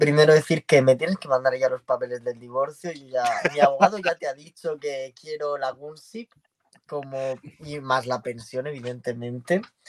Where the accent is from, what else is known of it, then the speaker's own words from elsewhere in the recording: Murcia, Region of Murcia, Spain; bonita forma de decir que soy de Murcia.